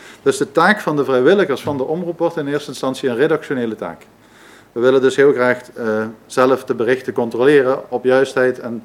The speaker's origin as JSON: {"language": "Dutch", "town": "Herten", "region": "Limburg", "country": "Netherlands", "lives_now": "Beesel, Netherlands", "said": "Ik ben zelf inwoner van de gemeente Bezel. Ik ben zelf afkomstig uit Herten."}